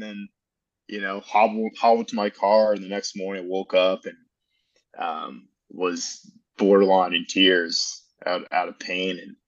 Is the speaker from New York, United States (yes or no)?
no; Austin, Texas, United States; Yeah, so I'm born and raised here in Austin, Texas, Sierra Park to be exact. And, you know, growing up, man, always into sports and really athletic growing up.